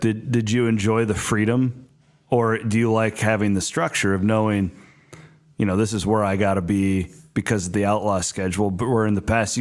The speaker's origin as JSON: {"language": "English", "region": "Iowa", "country": "United States", "tie": "born or raised there", "said": "So I grew up in Southwest Iowa, which is total rural."}